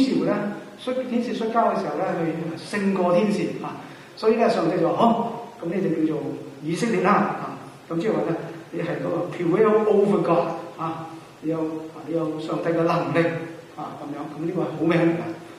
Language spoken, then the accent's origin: Cantonese; China; 即係我哋中國人咧就係、是、即係我哋亞洲呢邊嘅文化，東亞亞啊。